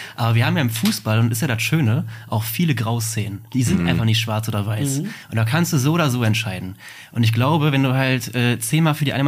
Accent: Bottrop, North Rhine-Westphalia, Germany; Bottropper, aufgewachsen in Badenbrock.

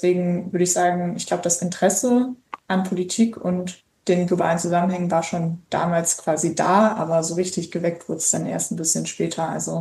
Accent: North Rhine-Westphalia, Germany; Das Dorf liegt in Ostwestfalen-Lippe in Nordrhein-Westfalen, also ziemlich in der Mitte Deutschlands, aber im großen, weiten Nichts.

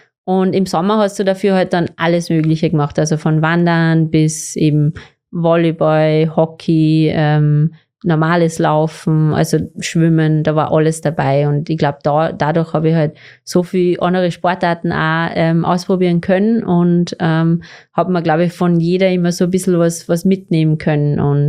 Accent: Austria; Hauptschule und Gymnasium ist bei uns in Österreich eigentlich kein Unterschied.

